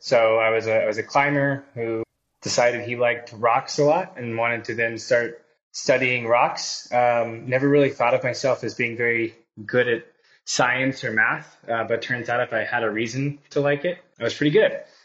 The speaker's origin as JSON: {"language": "English", "region": "Florida", "country": "United States", "tie": "born or raised there", "said": "growing up in Florida with the shuttle launches"}